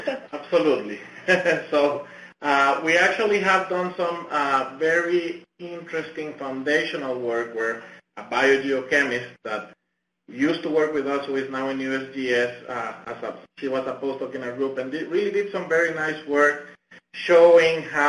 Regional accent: Honduras; English is a second language; also born or lived in Virginia / Missouri; different from anything that I used to see when I used to live in Virginia or in Missouri or in Honduras. I'm originally from Honduras.

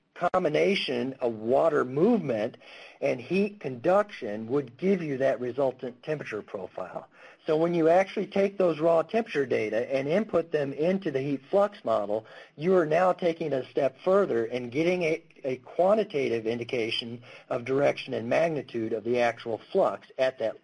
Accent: Missouri, United States; Well, I'm from Missouri, the show me state.

